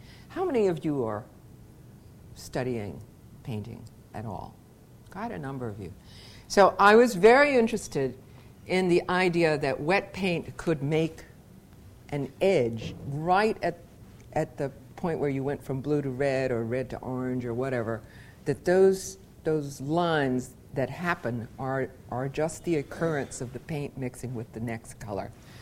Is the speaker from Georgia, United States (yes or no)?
yes; Atlanta, Georgia, United States; I've been teaching a long time and I've been an artist all my life. I'm from Atlanta.